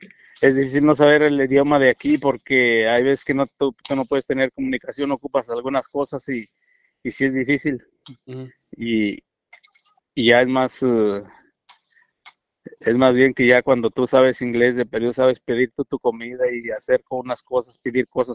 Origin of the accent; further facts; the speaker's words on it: Zacatecas, Mexico; now in United States; Yo vengo de México, de mi estado, del estado de Zacatecas. Me vine a los Estados Unidos para tener una mejor economía